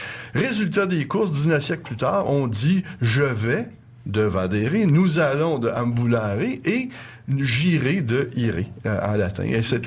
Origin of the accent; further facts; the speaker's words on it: Montreal, Quebec, Canada; Non, je ne suis pas belge, je viens de Montréal.